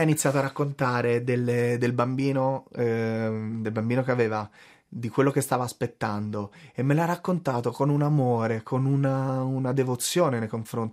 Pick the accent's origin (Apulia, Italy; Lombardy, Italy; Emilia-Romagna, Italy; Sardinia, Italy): Sardinia, Italy; also born or lived in Tuscany; now in Rome, Italy; Io sono nato in Toscana, cresciuto in Sardegna e trapiantato a Roma.